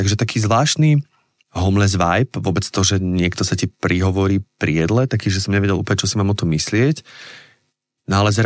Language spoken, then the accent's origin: Slovak; Zlaté Moravce, Nitra Region, Slovakia; ja som chlapec z Zlatých Moraviec